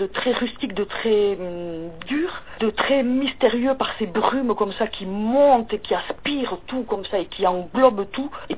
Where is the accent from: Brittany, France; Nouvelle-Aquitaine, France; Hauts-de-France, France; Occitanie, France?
Nouvelle-Aquitaine, France; Sokoa; also born or lived in Biarritz; Je suis née à Biarritz et j'ai grandi à Sokoa, avec la mer toujours en toile de fond et la ligne d'horizon toujours comme ça, bleue et magnifique et attirante.